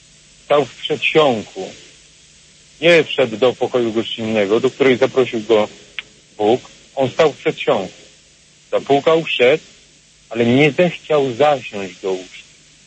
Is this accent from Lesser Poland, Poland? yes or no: yes; Kraków, Lesser Poland, Poland; jestem z Krakowa